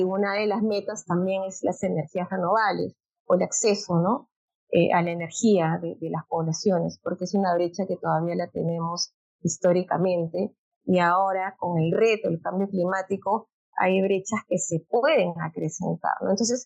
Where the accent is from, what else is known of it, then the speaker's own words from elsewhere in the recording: Peru; esas ventajas que tenemos como peruanos